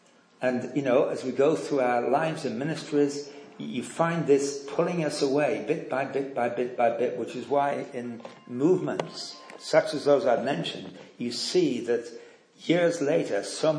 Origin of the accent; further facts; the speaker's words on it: West Midlands, United Kingdom; Well, I grew up in Herefordshire in England, out in the rural area.